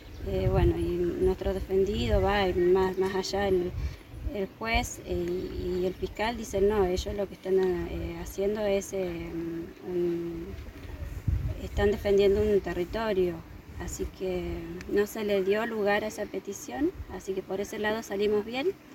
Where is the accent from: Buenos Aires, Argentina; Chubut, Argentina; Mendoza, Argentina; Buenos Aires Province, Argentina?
Chubut, Argentina; bueno, yo soy del paraje de Alto Chubut, allá tengo toda mi familia.